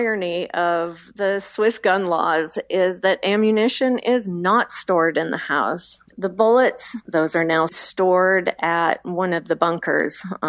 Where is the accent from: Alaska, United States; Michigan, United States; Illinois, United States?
Alaska, United States; moved away; Like you say, growing up in Alaska, I was around guns a lot.